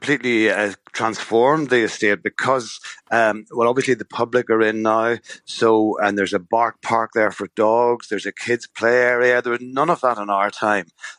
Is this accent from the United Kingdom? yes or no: yes; Northern Ireland, United Kingdom; I grew up in County Tyrone in a village, a small village, but it was the town sort of, you know. I'd never lived in the countryside